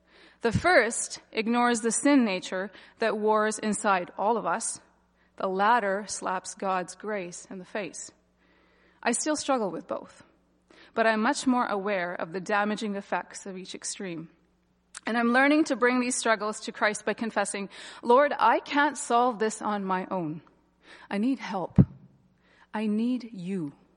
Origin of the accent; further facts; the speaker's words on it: Big River, Saskatchewan, Canada; also born or lived in Toronto, Canada; My family moved to Big River Indian Reservation near Big River, Saskatchewan, which is north of Prince Albert, near Meadow Lake, where my dad received his first Canadian teaching job.